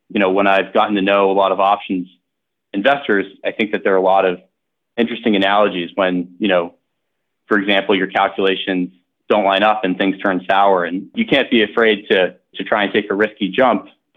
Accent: Boston, Massachusetts, United States; And for some background on myself, I grew up around Boston and, you know, when I was a kid, was really drawn naturally to skiing, ski jumping, and started doing a lot of competitions.

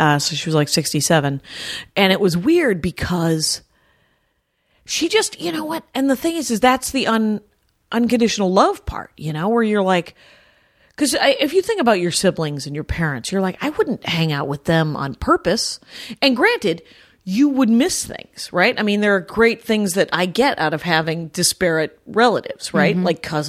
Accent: Milwaukee, Wisconsin, United States; The joke there, of course, we're from Milwaukee, very proud.

